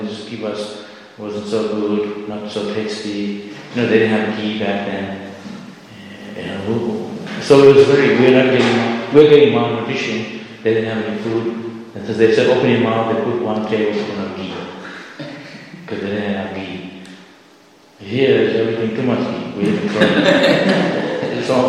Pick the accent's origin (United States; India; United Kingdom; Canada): India; Santipur, West Bengal; I remember as a kid in Santipur, I grew up in Santipur.